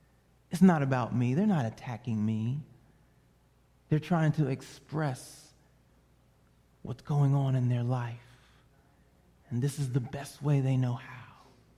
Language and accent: English; Northeast, United States; I'm laid back, man. I'm from the Northeast. You know, bring it on.